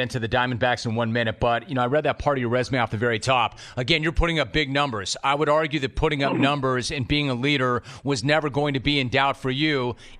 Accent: Los Angeles, California, United States; If I have to pick one, though, I grew up in Los Angeles. I live south of LA now.

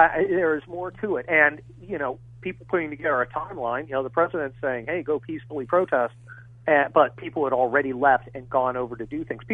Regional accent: Los Angeles, California, United States; Look, I'm from Los Angeles, of course.

